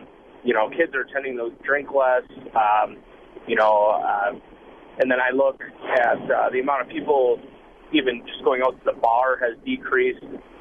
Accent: Wisconsin, United States; I grew up in Kewaunee County, and I've actually seen a decrease in the amount of binge drinking.

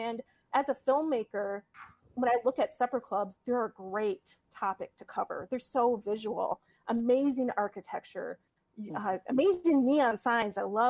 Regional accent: Oneida, Wisconsin, United States; I grew up in Northeast Wisconsin, Oneida, which is right outside of Green Bay.

